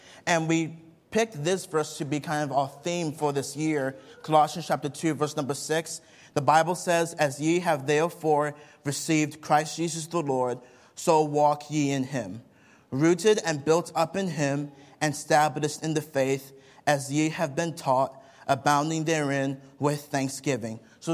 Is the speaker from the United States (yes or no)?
no; Nigeria; As many of you guys probably know, I am from Nigeria, West Africa.